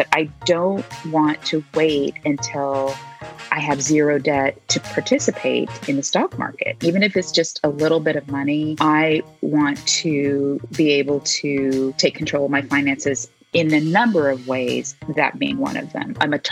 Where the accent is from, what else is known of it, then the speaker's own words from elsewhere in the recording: Texas, United States; also born or lived in New York; consider myself a New Yorker at heart because I lived there for 19 years. And ironically, I moved back to my home state of Texas about 5 years ago to not only be closer to my parents and my family